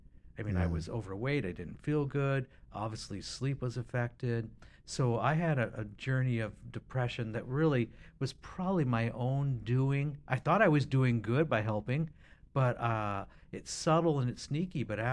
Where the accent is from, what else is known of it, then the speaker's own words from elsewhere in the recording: Seattle, Washington, United States; So college? I'm from Seattle area.